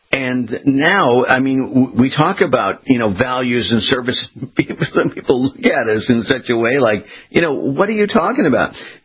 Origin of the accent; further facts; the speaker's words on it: California, United States; now in Florida, United States; You know, I'm here in Florida, as you are, and, you know, I came from California here about 11 years ago